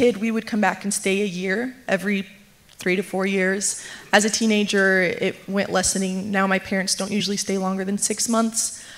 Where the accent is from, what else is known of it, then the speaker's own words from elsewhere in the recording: Brazil; I grew up in Brazil as a missionary kid. So my parents are church planters